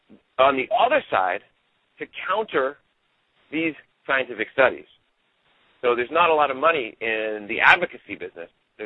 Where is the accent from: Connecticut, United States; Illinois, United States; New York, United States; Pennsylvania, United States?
Connecticut, United States; Danbury; Now, again, I come from Connecticut, and Danbury, which is the town that I'm from, used to be the hat capital of the world.